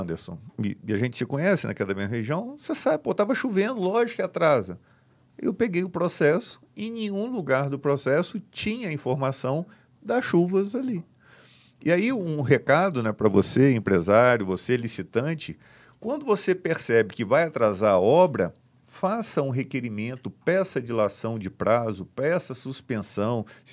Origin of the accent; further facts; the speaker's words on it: Espírito Santo, Brazil; eu sou do Espírito Santo, esse município é da região que eu sou natural, né, que minha mãe mora lá ainda, e eu sempre vou aos finais de semana